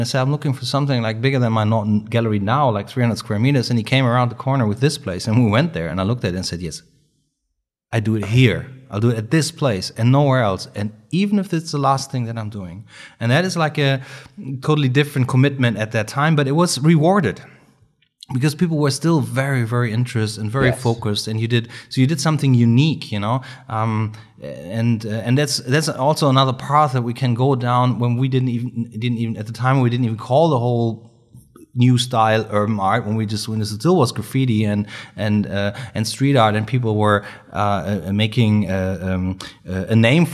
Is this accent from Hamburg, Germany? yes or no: yes; Hamburg, Germany; We're from Hamburg, Germany. So not many people from Germany were there at that time.